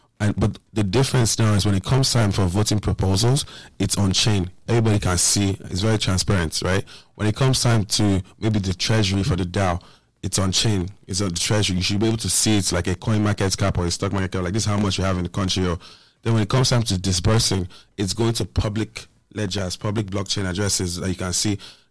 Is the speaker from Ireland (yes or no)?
no; Nigeria; for so long, as a Nigerian, you know, I was like, I don't know what it is to have a government that works.